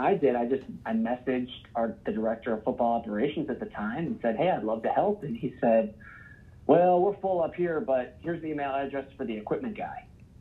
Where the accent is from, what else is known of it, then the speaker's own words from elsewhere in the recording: Ohio, United States; So really, the football journey started for me as a young kid growing up in Ohio